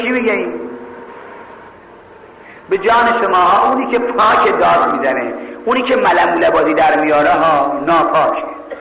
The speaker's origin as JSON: {"language": "Persian", "town": "Mashhad", "region": "Razavi Khorasan", "country": "Iran", "tie": "born or raised there", "lives_now": "Tehran, Iran", "said": "ها من بچه ای مشهدم، خدا شاهده هر سال که از تهران میام مشهد یه چند روزی اینجا"}